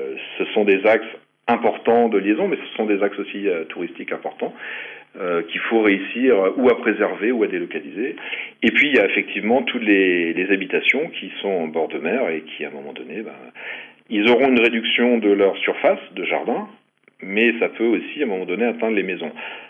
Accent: Brittany, France; ça se fait chez nous, en Bretagne

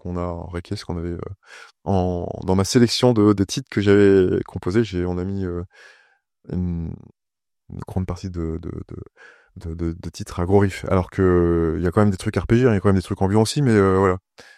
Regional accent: Poitiers, Nouvelle-Aquitaine, France; quand j'étais ado à Poitiers

